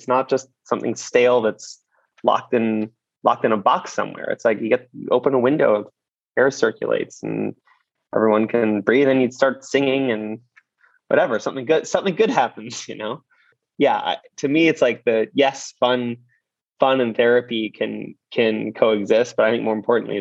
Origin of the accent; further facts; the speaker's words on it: Quebec, Canada; From my hometown. Who's from my home? You know, from Quebec.